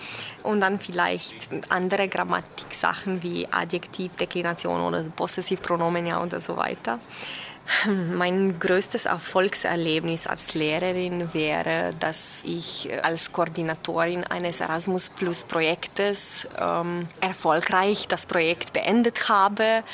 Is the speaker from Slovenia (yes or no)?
yes; Slovenia; German is a second language; Ich komme aus Slowenien. Ich bin 1981 geboren.